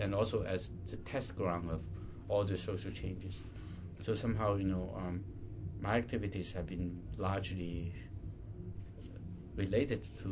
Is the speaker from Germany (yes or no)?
no; China; moved away as an adult; now in Europe; I'm coming from a background growing up in China and you know, from the 60s to the late 80s, I've been living through all this cultural revolution to opening, reform, opening to the world, and then moved to Europe in the early 90s.